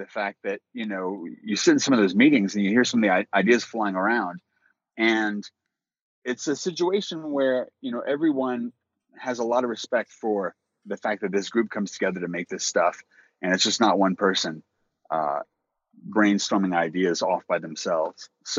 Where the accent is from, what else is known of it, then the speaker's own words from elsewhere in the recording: Louisiana, United States; I'm actually Cajun through and through. I love the food. And I do love the music.